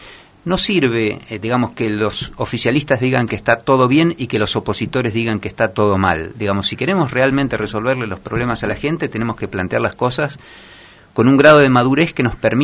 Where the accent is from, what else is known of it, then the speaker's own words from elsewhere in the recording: General Madariaga, Buenos Aires Province, Argentina; Yo soy nativo de Madariaga, así que viví toda mi vida en esta región.